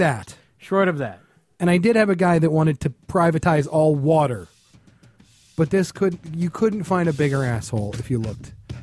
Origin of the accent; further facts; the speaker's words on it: Detroit, Michigan, United States; And we're from Detroit, the original home of bad pizza chains.